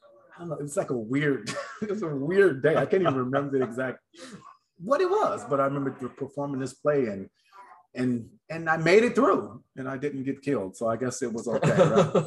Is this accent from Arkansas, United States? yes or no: no; Birmingham, Alabama, United States; also born or lived in New York / Florida; But I mean, because I was born in Birmingham, but I moved to New York when I was one.